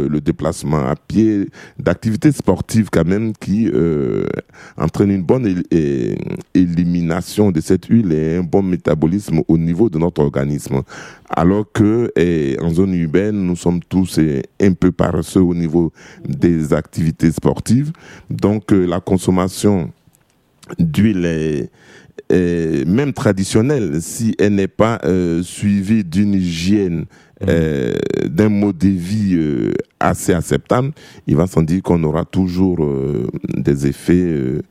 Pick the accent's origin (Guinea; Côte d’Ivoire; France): Côte d’Ivoire; Aboisso, Comoé; Je parle particulièrement de la région d'où je viens, d'Abouasso, dans le sud-est de la Côte d'Ivoire.